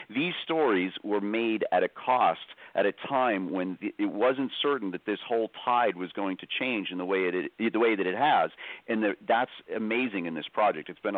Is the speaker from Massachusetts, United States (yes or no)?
yes; Boston, Massachusetts, United States; I'm an American, but I'm from Irish descent, so you'll see it. That's why I say I'm Boston Irish more than anything else.